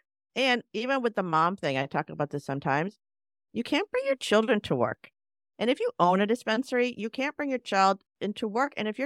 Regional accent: Boston, Massachusetts, United States; I grew up in Boston.

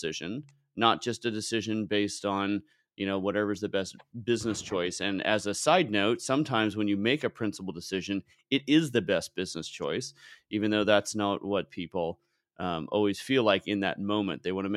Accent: California, United States; So I grew up in the Bay Area.

